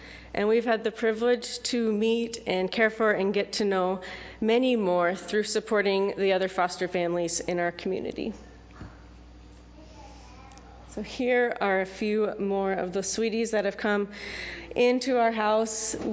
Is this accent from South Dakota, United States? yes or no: yes; Freeman, South Dakota, United States; I was raised here in Freeman … Now my husband Daniel and I live in Yankton, South Dakota